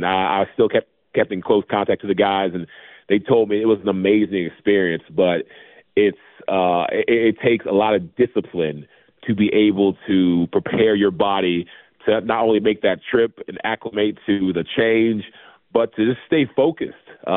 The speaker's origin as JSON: {"language": "English", "town": "Charleston", "region": "South Carolina", "country": "United States", "said": "I'm from Charleston, South Carolina, so I got a lot of friends and family who are Panthers fans."}